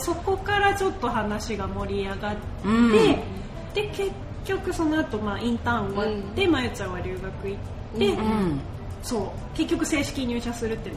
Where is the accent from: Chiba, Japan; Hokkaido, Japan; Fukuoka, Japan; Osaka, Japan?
Fukuoka, Japan; now in Tokyo, Japan; 私は福岡から単身で上京したんですけど